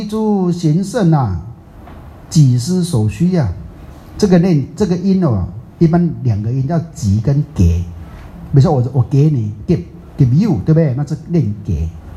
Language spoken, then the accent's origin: Chinese; Taiwan; 我们台湾人好笑都很，哎，法师喜欢吃豆腐乳，